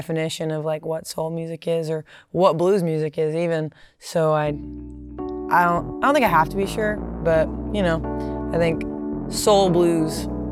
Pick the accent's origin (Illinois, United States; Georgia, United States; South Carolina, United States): Georgia, United States; Atlanta; I am from Atlanta, Georgia, and I do soul music, blues music, soul music, blues music.